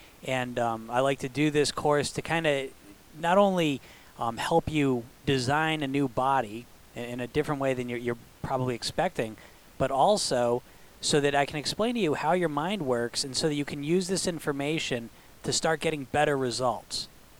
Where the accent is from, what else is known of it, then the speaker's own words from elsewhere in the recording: United States; I come from a Greek background. Okay, so growing up, not only did I grow up in America, but I grew up in the Greek culture, which is very food-based.